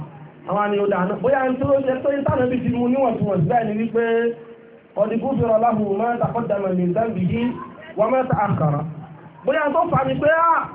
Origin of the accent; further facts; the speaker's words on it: Akure, Ondo, Nigeria; Èmi gẹ́gẹ́ bí ẹnìkan àkúrẹ́ ni mo ti wá síbí.